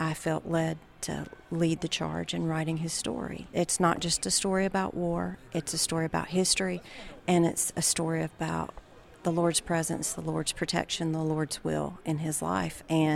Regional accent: North Carolina, United States; We're from North Carolina, the mountains of North Carolina, actually.

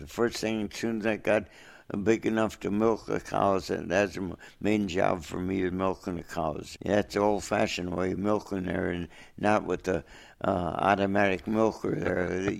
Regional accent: Mogadore, Ohio, United States; Mogadore, Mogadore. That's a little town, suburb of Akron, Ohio, northern Ohio. But this is a small town. I think its population was 2,100.

